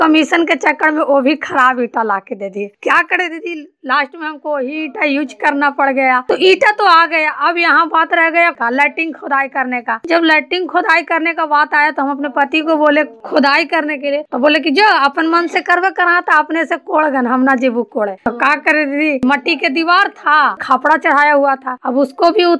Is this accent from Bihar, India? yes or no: yes; Balwa, Bihar, India; मैं गांव बलवा से बोल रही हूँ, पोस्ट भोजपुर, थाना नगर नौसा, जिला नालंदा के निवासी हूँ